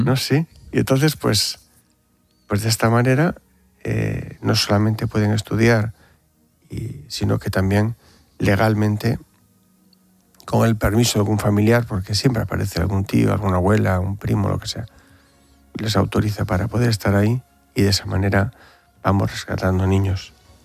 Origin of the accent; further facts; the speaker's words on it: Bilbao, Basque Country, Spain; Bueno, yo no quiero decir que soy de Bilbao por no impresionar, ¿eh?